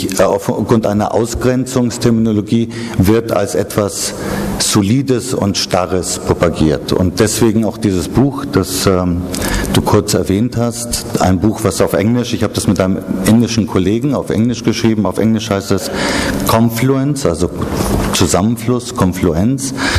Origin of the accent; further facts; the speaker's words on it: Kenya; Also ich bin in Kenia aufgewachsen